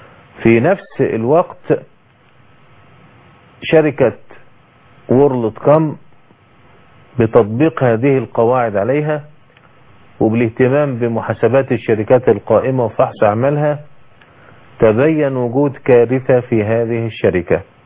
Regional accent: Egypt; عندنا في مصر

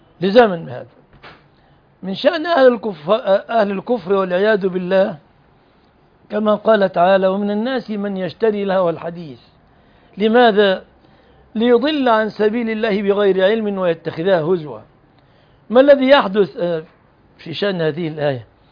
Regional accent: Egypt; في بلادنا مصر

